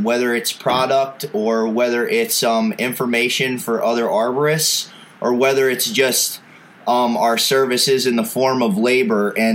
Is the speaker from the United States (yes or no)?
yes; Pennsylvania, United States; I am a arborist from Pennsylvania. I have a small little outfit here